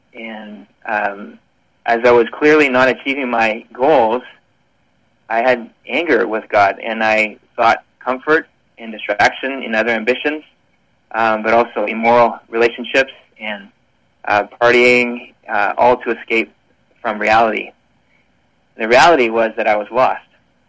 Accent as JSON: {"language": "English", "town": "Quebec City", "region": "Quebec", "country": "Canada", "tie": "born there", "said": "I was born in Quebec City, which is the French province of Canada, and my parents raised my sister and I in a Christian home"}